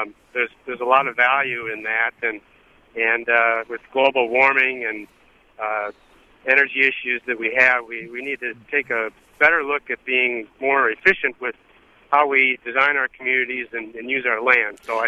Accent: Deerfield, Wisconsin, United States; And again, I'm from Deerfield. I'm not from the town of Dunn.

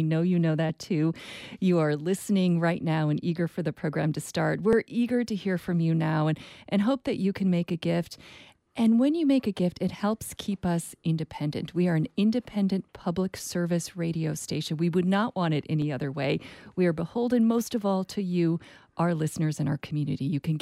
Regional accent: Minnesota, United States; Hey, I'm a Minnesotan. I know that town.

